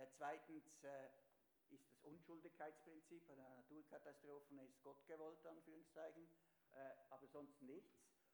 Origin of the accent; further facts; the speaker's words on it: Switzerland; kann man sich als Schweizer auch weniger damit identifizieren.